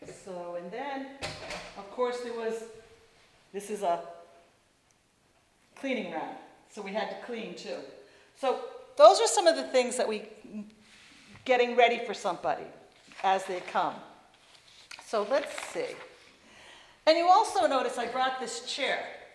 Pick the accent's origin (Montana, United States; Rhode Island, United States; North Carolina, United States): Rhode Island, United States; And I grew up in Rhode Island, and there was a place called Goddard Park. And it was about 2 or 3 miles from our house